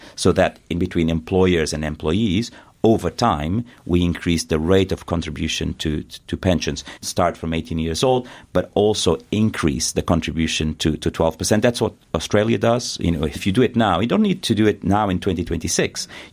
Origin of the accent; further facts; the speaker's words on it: Portugal; moved away as an adult; now in United Kingdom; I've lived most of my adult life here in the UK. I'm, in a way, I'm more British than Portuguese.